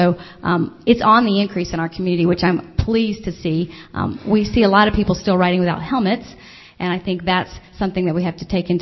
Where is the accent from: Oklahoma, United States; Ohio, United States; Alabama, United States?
Alabama, United States; now in Pacific Northwest, United States; I'm originally from Alabama, so seeing people bike in the winter when I first moved here was quite a shock. But now that I feel like I've really become a Pacific Northwesterner